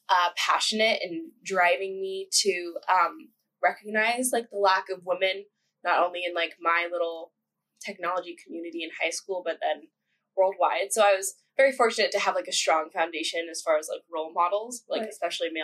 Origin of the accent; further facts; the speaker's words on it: California, United States; I'm from the Bay Area, so I was lucky enough to be around very influential tech area